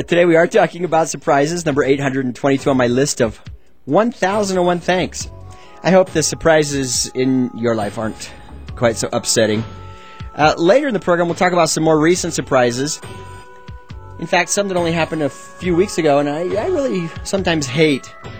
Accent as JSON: {"language": "English", "region": "Utah", "country": "United States", "tie": "born or raised there", "said": "Now, to understand the next part of this story, you need to know that I grew up in Utah. It's a desert state"}